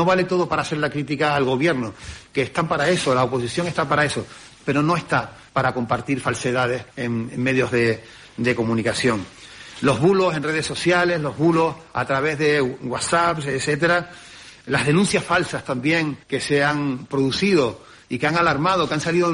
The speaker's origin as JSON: {"language": "Spanish", "region": "Canary Islands", "country": "Spain"}